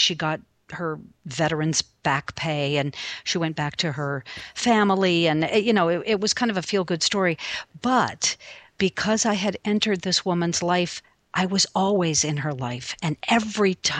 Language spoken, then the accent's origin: English; Albuquerque, New Mexico, United States; This one is from Marge in my hometown, Albuquerque, New Mexico.